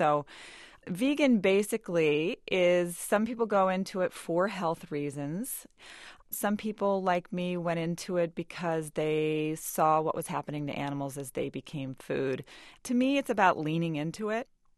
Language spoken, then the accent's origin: English; Doraville, Georgia, United States; I grew up in Doraville, Georgia, and I ate barbecued ribs and chicken fried steak and all kinds of cheesy grits